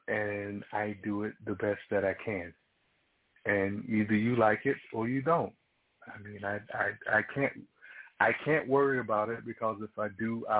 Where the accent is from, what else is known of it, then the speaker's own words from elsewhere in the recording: the South, United States; Plus, growing up in the South, you had our little white-sheeted heathens running around.